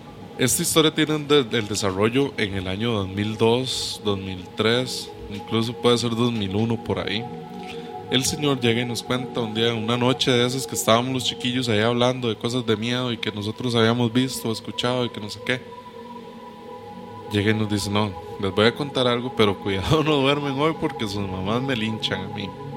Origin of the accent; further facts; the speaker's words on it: Acosta, San José, Costa Rica; Como ya hemos dicho antes, yo soy de Acosta.